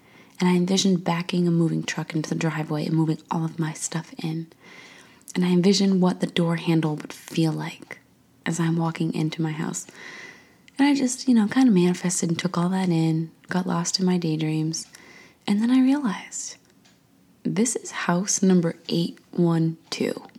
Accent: Indiana, United States; born there; You know, I was born in Southern Indiana and my area code was always 812.

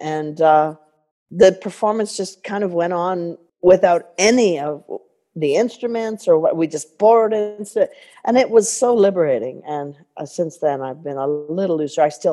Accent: Edmonton, Alberta, Canada; born there; I never lived in Edmonton. I was just born in Edmonton, and then my family moved to Millet because my grandmother owned the drugstore there. But then my father, when I was 6 months old, bought the drugstore in Consort, Alberta.

